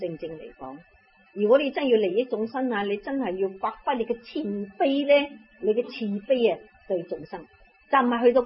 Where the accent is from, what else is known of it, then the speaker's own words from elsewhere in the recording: China; 所以我哋呢个娑婆世界，点解我哋中国人点解要念阿弥陀佛去西方呢？